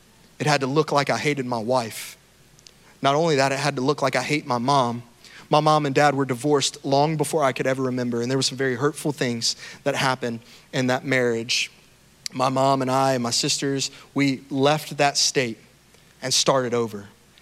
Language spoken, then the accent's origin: English; Louisiana, United States; I look up church jobs in my hometown in Louisiana.